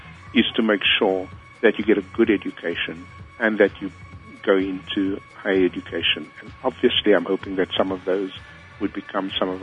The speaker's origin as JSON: {"language": "English", "town": "Cape Town", "region": "Western Cape", "country": "South Africa", "tie": "born or raised there", "said": "I grew up on the Cape Flats like any other kid, you know, poor and avoiding gangs and all of that stuff."}